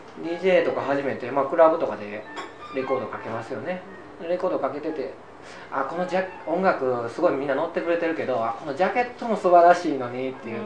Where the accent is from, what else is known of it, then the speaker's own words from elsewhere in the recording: Osaka, Japan; 僕大阪なんですけど、